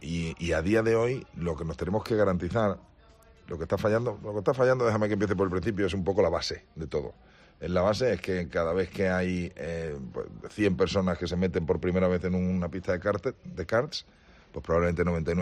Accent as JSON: {"language": "Spanish", "country": "Spain", "said": "Y como español, yo tenía una espinita clavada en el corazón que me la acabo de sacar."}